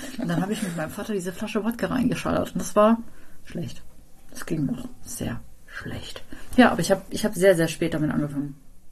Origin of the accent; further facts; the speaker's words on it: Baden-Württemberg, Germany; Ich war 11 oder 12 und ich bin ja im Schwarzwald groß geworden.